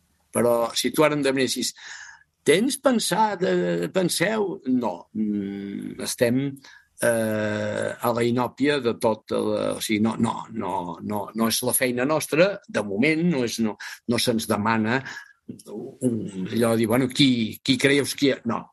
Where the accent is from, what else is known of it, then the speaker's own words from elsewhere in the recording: Balearic Islands, Spain; Mira, jo sóc a menorquí, ho tenen.